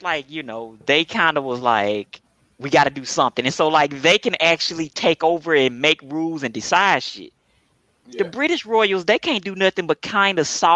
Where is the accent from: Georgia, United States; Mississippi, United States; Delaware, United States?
Mississippi, United States; Hey, you know I'm from Mississippi. You know I'm from the South.